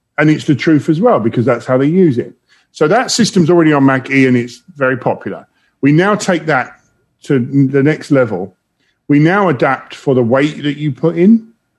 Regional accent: London, United Kingdom; moved away as an adult; now in Detroit, United States; you may have noticed I'm from London originally

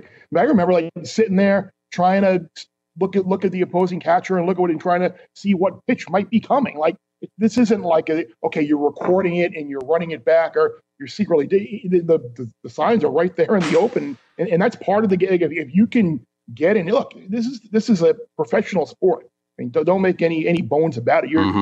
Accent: New York, United States; it reminded me of growing up in New York.

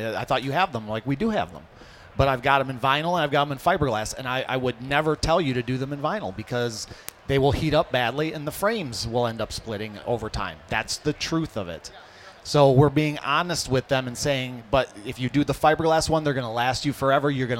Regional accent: Hamtramck, Michigan, United States; my house growing up in Hamtramck, I remember used to have to chip the ice off the aluminum windows

